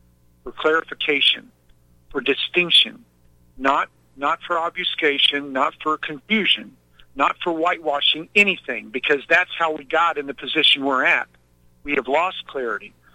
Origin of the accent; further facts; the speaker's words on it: Midwest, United States; I'm from the Midwest originally, so just so you know, I will criticize one of my own.